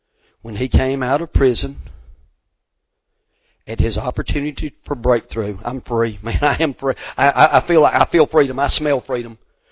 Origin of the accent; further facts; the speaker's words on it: Georgia, United States; can laugh at us from being from West Georgia. They can laugh at us because I used to wish that I could change my accent because I don't like to hear myself talk because I'm like, golly, I sound like a redneck hillbilly.